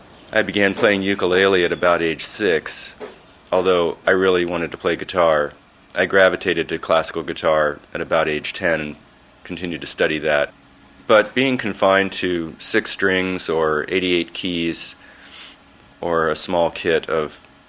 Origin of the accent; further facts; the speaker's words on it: Columbus, Ohio, United States; born there; I was born in 1954 in Columbus, Ohio.